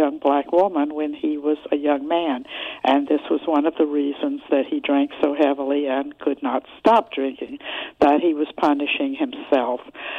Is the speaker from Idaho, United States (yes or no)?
no; Georgia, United States; Growing up in Georgia in the 40s and 50s, you couldn't help but be somewhat racist.